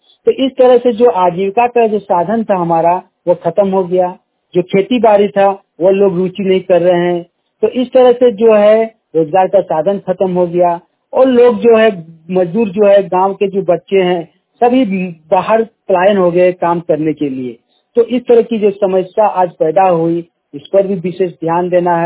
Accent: Bokaro, Jharkhand, India; बोकारो झारखंड से हूँ।

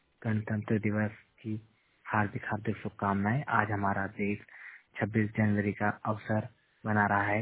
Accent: Indore, Madhya Pradesh, India; और मैं मध्य प्रदेश के इंदौर क्षेत्र का रहने वाला हूँ

